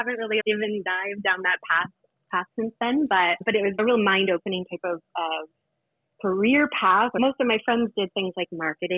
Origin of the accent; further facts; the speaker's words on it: Toronto, Ontario, Canada; But yeah, from the beginning, I'm from Toronto, or Canada, and I come from a family of makers through and through, for sure.